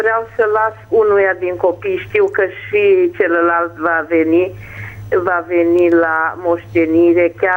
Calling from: Bihor County, Romania; din Bihor.

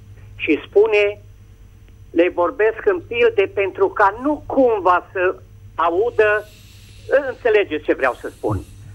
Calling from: Timișoara, Timiș County, Romania; din Timișoara.

